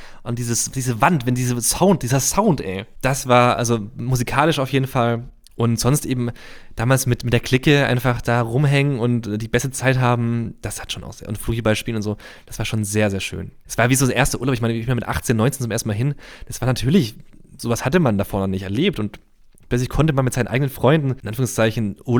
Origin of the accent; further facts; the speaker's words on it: Reutlingen, Baden-Württemberg, Germany; Ich komme aus Reutlingen, das ist so eine Stunde entfernt.